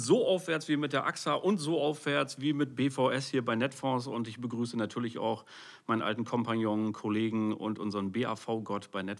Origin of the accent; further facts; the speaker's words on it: Rhineland, Germany; Wir kommen ja aus dem Rheinland